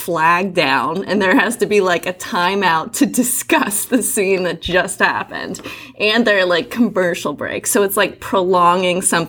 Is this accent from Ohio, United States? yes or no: no; Pittsburgh, Pennsylvania, United States; I love the Steelers. I'm from Pittsburgh. Love the Steelers.